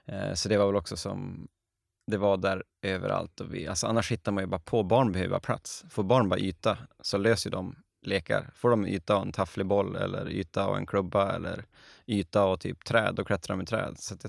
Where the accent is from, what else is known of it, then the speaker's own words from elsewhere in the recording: Norrland, Sweden; Man skäms ju nästan som norrlänning här, att man fick så mycket cred.